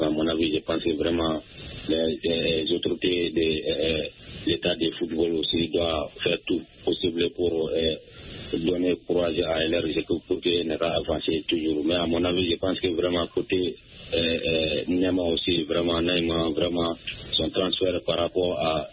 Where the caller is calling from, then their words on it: Sonigini, Mali; je vous appelle depuis dans mon village natal à Sonigini.